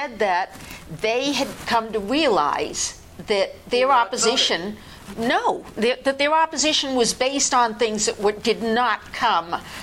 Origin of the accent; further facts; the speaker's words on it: New Hampshire, United States; Well, no, I'm from New Hampshire. … I'm the teacher